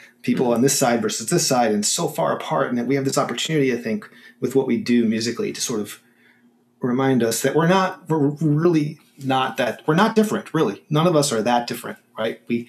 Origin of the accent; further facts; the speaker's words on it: Buffalo, New York, United States; You know, I'm not a Texan. I grew up in New York State, you know, Buffalo area